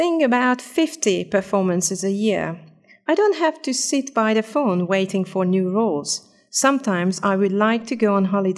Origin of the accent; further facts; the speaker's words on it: Kaunas, Kaunas County, Lithuania; English is a second language; I grew up in the town of Kaunas.